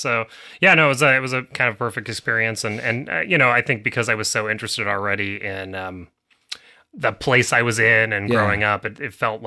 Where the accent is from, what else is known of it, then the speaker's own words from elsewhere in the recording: Bozeman, Montana, United States; Sure. Yeah, so I grew up in Montana. I'm from Bozeman, Montana, which is a pleasant little college town, which has now grown quite a bit since I originally grew up there.